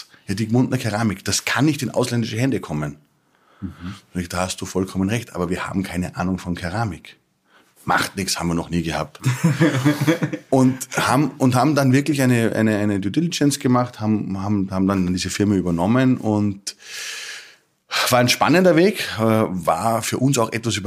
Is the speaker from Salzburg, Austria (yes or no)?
yes; Salzburg, Austria; Ich bin aus Salzburg, ja.